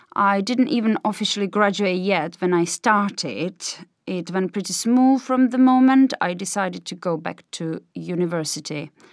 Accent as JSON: {"language": "English", "region": "southeast", "country": "Poland", "said": "I come from Poland, the southeast of Poland."}